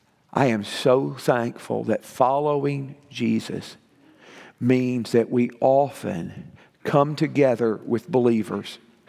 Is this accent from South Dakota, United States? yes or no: no; Tennessee, United States; I'm thankful that as a young person growing up in Middle Tennessee, I was surrounded by a good number of young people who were Christians